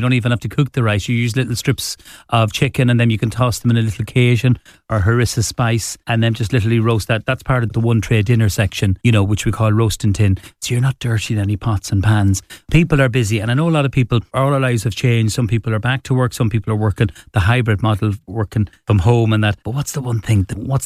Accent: County Cavan, Ireland; well, I'm from Cavan, we don't have any leftovers

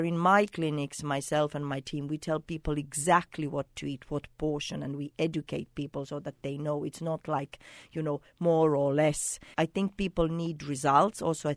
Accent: Finland; now in Ireland; I'm coming from Finland and I'm living in Ireland

